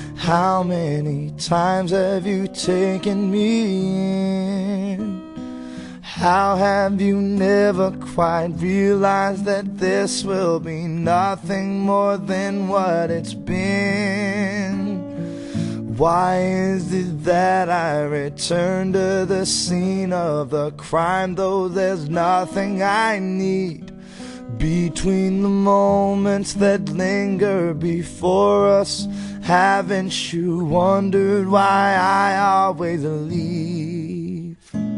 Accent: Louisiana, United States; Right when you pass my hometown, you hit the Atchafalaya Basin Bridge, which is about a 20-mile bridge that spans, I think, somewhere in the proximity of 160 to 200 acres of swampland.

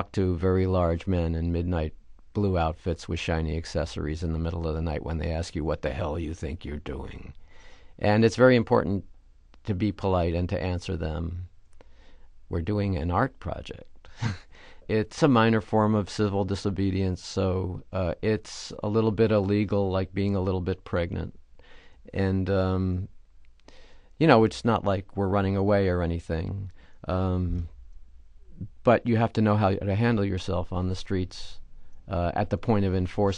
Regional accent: California, United States; So this is California. This is, you know, my home state.

